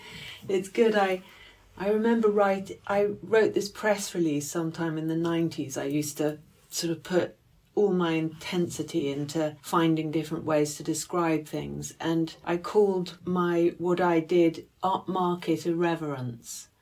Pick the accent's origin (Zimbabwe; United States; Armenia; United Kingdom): United Kingdom; England; especially as us English, we just expect everyone to speak English.